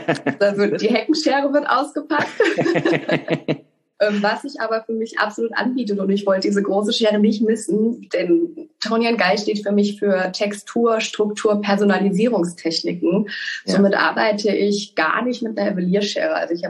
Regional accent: Mainz, Rhineland-Palatinate, Germany; born there; Also ich komme gebürtig aus Mainz

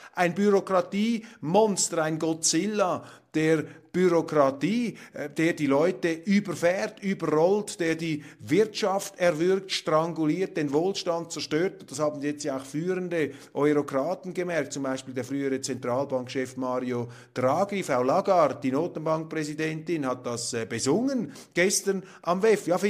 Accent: Switzerland; ich sage jetzt mal ganz auch überheblich und super arrogant als Schweizer

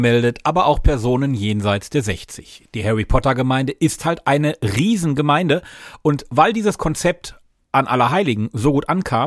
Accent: North Rhine-Westphalia, Germany; Ja, ich zähle mich mal als Münsterländer. Ich wohne in Recklinghausen. Das ist ja schon fast die Grenze zum Münsterland.

